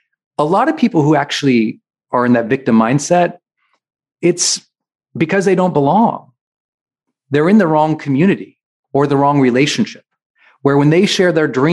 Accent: Montana, United States; I was like, I'm from Montana. I didn't even know where the Dominican Republic was

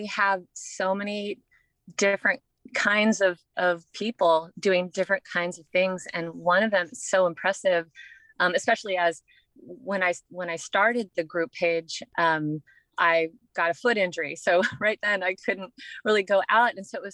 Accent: Sacramento, California, United States; I'm from Sacramento. I'm still going to pick it up.

